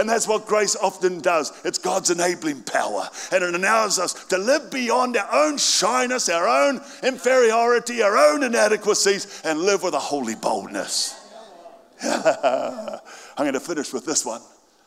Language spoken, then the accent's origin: English; New Zealand; I come from New Zealand originally, and it's a little country